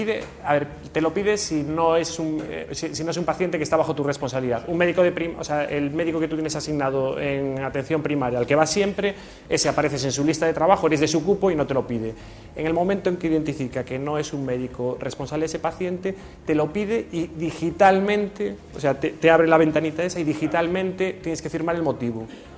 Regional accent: Lugo, Galicia, Spain; En una zona en el Caurel, que yo tengo mucho cariño, que soy de Lugo, ¿no?

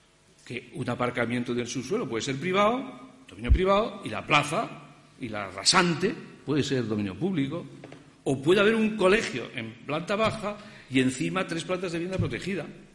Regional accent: Oviedo, Asturias, Spain; born there; Yo nací en Oviedo

